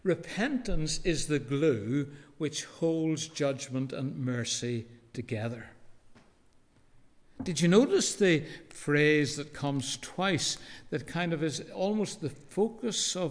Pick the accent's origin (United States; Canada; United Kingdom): United Kingdom; Belfast, Northern Ireland; I grew up in Belfast, was on a trolley bus route.